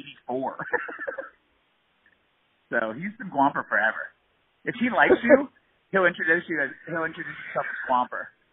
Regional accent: Reston, Virginia, United States; also born or lived in Alexandria; I was born in Alexandria, but I moved to Reston when I was, like, in fucking kindergarten.

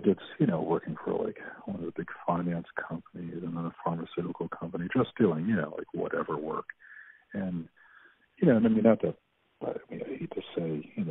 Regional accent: Virginia, United States; also born or lived in Rhode Island; I was born in Rhode Island, and, you know, shortly thereafter, you know, the family moved down to Virginia, and my brother was born in Virginia, and my sister was born in Virginia, so.

